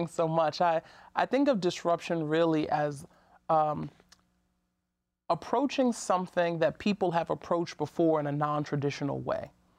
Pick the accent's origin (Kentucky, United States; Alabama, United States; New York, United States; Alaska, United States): New York, United States; Brooklyn; One, as a child growing up in Brooklyn and East New York, I felt like I saw some of the best and worst examples of what can happen when you have an influx of drugs in your community.